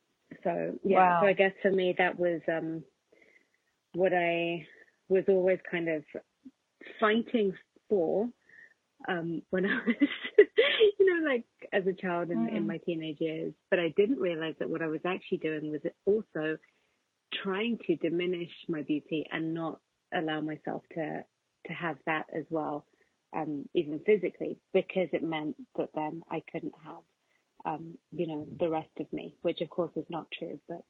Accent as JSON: {"language": "English", "region": "England", "country": "United Kingdom", "tie": "born or raised there", "also_born_or_lived": "Colombia", "said": "I grew up in England, but I was born in Colombia originally"}